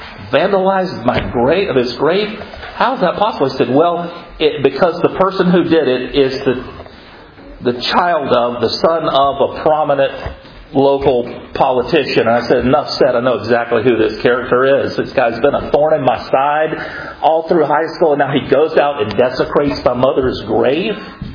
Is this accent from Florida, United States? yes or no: yes; Florida, United States; the person on the other end of the phone was an old family friend from my hometown. in North Florida, 750 miles away